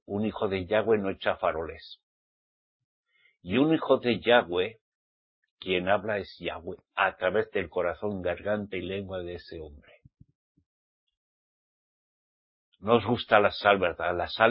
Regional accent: Spain; born there; Yo hablo español. Mi español no es latino, es español. Nací en España.

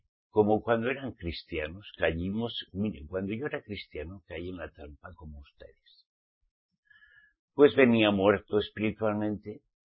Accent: Spain; Y como soy español, me enseñaron en la Iglesia Católica Apostólica de Roma.

